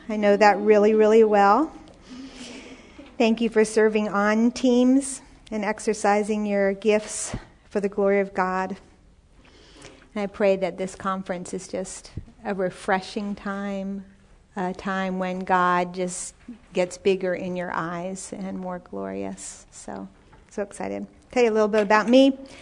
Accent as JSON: {"language": "English", "region": "Virginia", "country": "United States", "tie": "born or raised there", "also_born_or_lived": "England", "lives_now": "Louisville, United States", "said": "I was born in England, raised in Northern Virginia, went to college in Philadelphia and studied technical theater."}